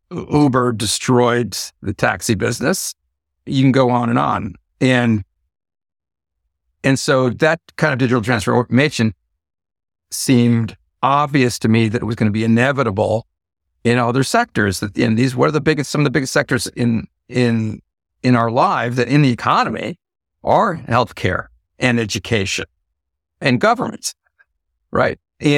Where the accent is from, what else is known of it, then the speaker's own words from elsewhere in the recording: California, United States; I'm from the Bay Area, but I didn't start a tech company.